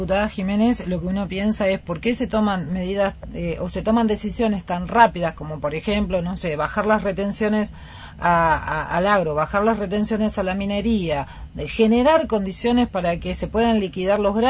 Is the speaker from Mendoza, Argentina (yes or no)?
yes; Palmira, Mendoza, Argentina; yo soy de Palmira, usted debe conocer Palmira, y fue un pueblo que cuando yo nací era un pueblo pujante.